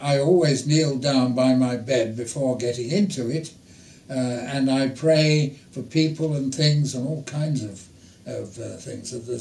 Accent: England, United Kingdom; as an Englishman.

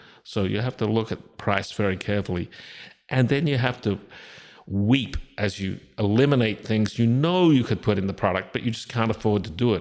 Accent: Australia; moved away as an adult; I grew up in Australia

